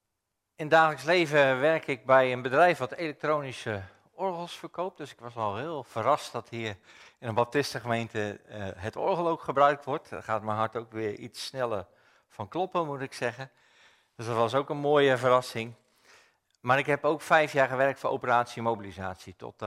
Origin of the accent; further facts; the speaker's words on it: Lunteren, Gelderland, Netherlands; ik kom uit Lunteren.